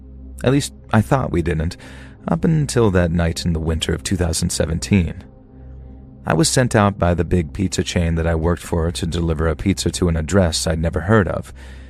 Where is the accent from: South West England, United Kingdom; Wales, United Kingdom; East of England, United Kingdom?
South West England, United Kingdom; I'm from Cornwall, in the very southwest of England